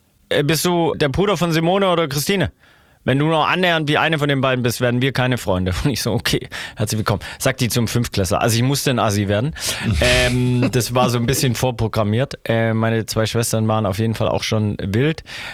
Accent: Stuttgart, Baden-Württemberg, Germany; Und Stuttgart wird immer sowas wie meine Heimat bleiben.

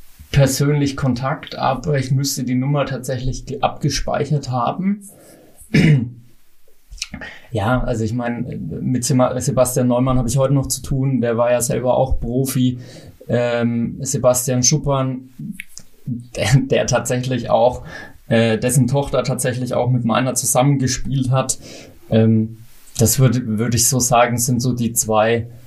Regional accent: Riedenheim, Bavaria, Germany; Also mein Heimatort ist Riedenheim im südlichen Würzburger Landkreis. Da steht auch noch mein Elternhaus.

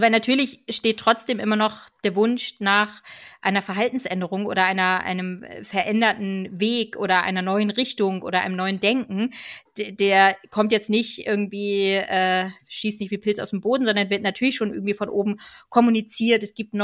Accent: Northern Germany, Germany; ich komme ja aus Norddeutschland

